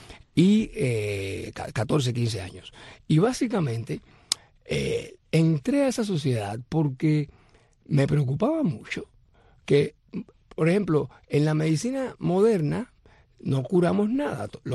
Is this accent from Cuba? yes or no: yes; Cuba; moved away as an adult; now in United States; como cubano de esta generación, porque yo nací en el año 66, ¿no? y llegué a Estados Unidos en el año 91, ajá, aunque ya tengo más años en Estados Unidos